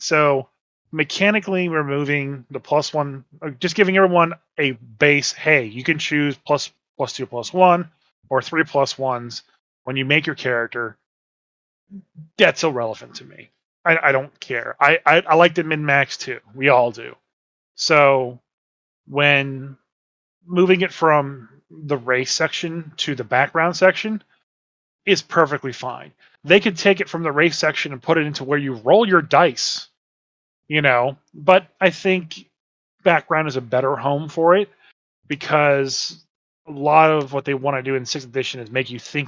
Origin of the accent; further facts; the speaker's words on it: Alabama, United States; I'm from Alabama.